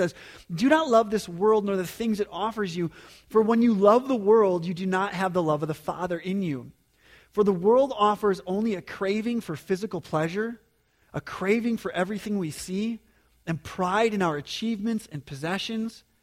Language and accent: English; Wisconsin, United States; also born or lived in New Mexico; Now, I grew up here in Wisconsin, so I saw, you know, deer, and I saw big deer, I saw big bucks. And so I lived in New Mexico for 7 years.